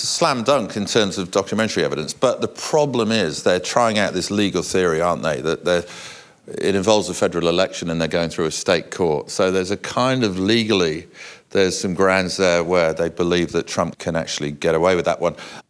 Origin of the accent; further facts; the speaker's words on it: United Kingdom; which is very different from growing up in Britain.